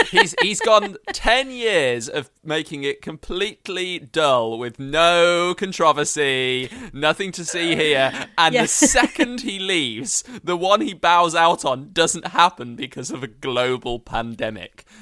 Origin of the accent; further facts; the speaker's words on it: United Kingdom; I'm just hoping, and saying this as a Brit, I'm just hoping we do actually get to see it.